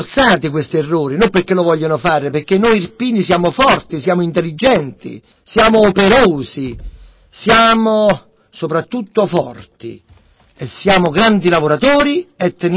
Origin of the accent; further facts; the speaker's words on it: Paternopoli, Campania, Italy; nel mio paese, cito il mio paese perché parlo del mio paese, che è Paternopoli